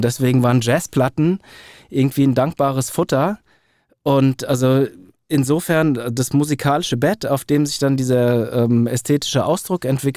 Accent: Frankfurt, Hesse, Germany; Hier geboren, aufgewachsen

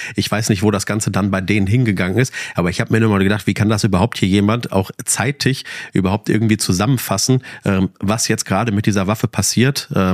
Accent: Witten, North Rhine-Westphalia, Germany; Ich komme aus Witten.

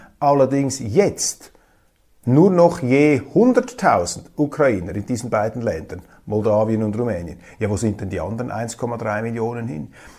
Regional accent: Switzerland; die Indianer sind wir Schweizer.

